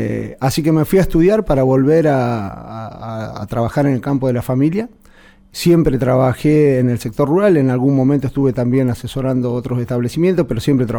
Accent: Comodoro Rivadavia, Chubut, Argentina; yo soy de acá, mi familia es de acá de Comodoro, yo soy cuarta generación de productores ganaderos en Chubut, descendiente de colonos sudafricanos, así que bueno, ya del 1910 que está la familia sentada en campos en Salamanca y en la zona de Sierra Chaira.

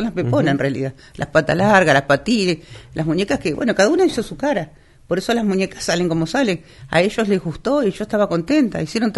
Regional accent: Campo de Mayo, Buenos Aires Province, Argentina; born there; Yo nací en Campo de Mayo, conozco lo de la historia

